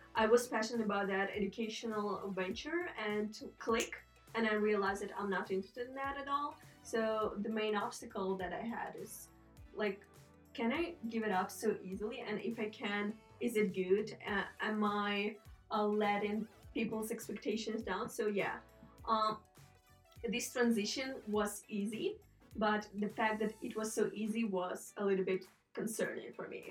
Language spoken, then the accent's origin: English; Ukraine; moved away as an adult; now in United States; I'm from Ukraine. I'm 20 years old and currently studying marketing at National Technical University in Ukraine. Right now I'm at Wharton Institute, which is in Boulder